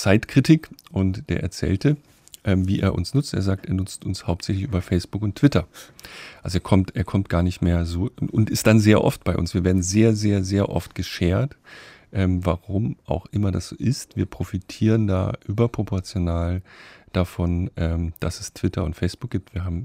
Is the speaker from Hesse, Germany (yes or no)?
no; Baden-Württemberg, Germany; born there; da, wo ich geboren bin, in Baden